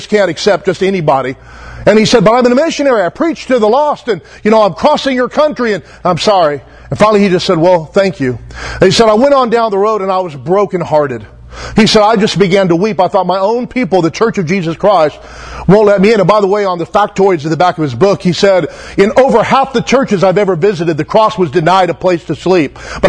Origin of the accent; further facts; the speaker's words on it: Taft, United States; You know, we're from Taft. We were both born there. Don't hold that against us.